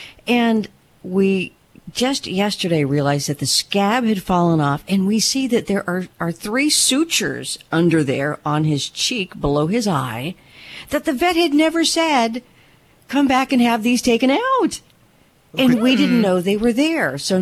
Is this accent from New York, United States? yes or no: no; California, United States; You can tell I'm from California, can't you?